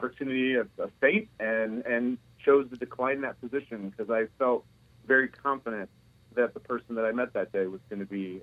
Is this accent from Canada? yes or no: no; Maryville, Indiana, United States; Yeah, actually, I grew up in Maryville, Indiana, and went to college at IU, Indiana University Northwest in Gary.